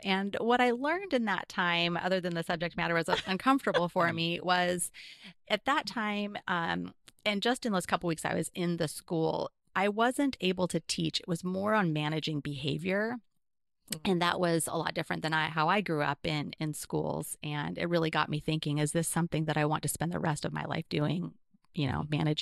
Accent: Waldport, Oregon, United States; Well, I am a coastal girl through and through. I grew up in the non-metro area of Walport on the central Oregon coast.

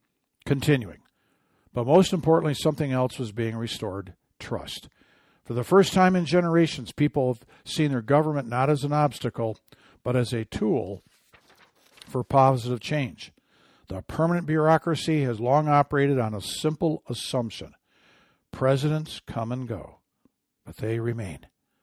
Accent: Michigan, United States; water purified in Michigan, my home state

